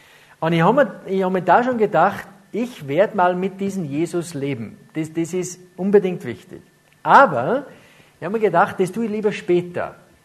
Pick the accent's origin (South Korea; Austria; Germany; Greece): Austria; Ramsau, Styria; ich bin ja in der Ramsau aufgewachsen, da in der evangelischen Kirche, die ist extrem konservative Kirchengemeinde.